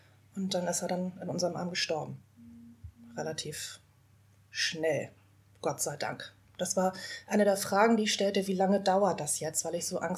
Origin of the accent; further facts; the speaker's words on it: Rendsburg, Schleswig-Holstein, Germany; born there; now in Hamburg, Germany; bin 39, bin ein richtiges Nordlicht, komme gebürtig aus Rendsburg, bin also nordischer als jeder Hamburger. Bin seit 20 Jahren in Hamburg